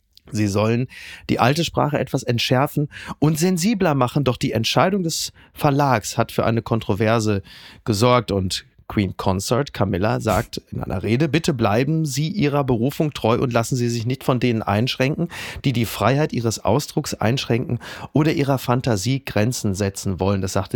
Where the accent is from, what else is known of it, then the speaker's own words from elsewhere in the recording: North Rhine-Westphalia, Germany; Und ich komme ja aus dem Ruhrgebiet.